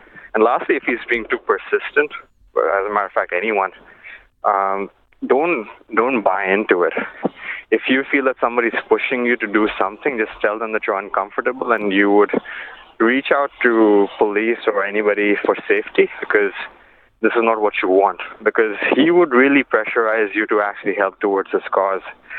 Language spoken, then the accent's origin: English; India; I think he pretty much understood that I'm from India because of my features.